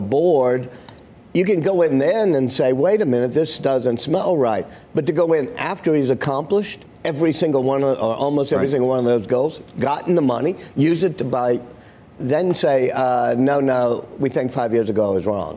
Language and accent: English; Louisiana, United States; Louisiana.